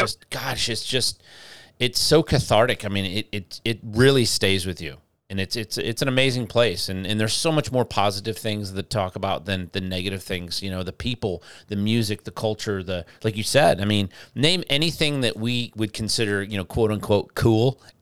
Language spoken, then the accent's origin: English; Midwest, United States; I remember growing up in the Midwest being a BMX kid.